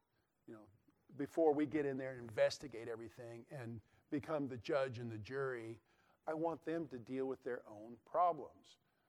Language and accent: English; Idaho, United States; That wasn't the case when we were growing up in Idaho. That was already gone. There's no yes, sir, and yes, ma'aming in Idaho